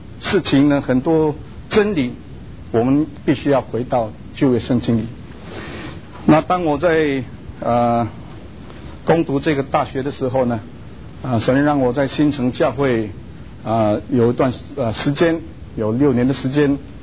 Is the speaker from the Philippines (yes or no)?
yes; Philippines; 尤其当我父亲带领我们到了南洋，我在菲律宾出生，在那边土生土长。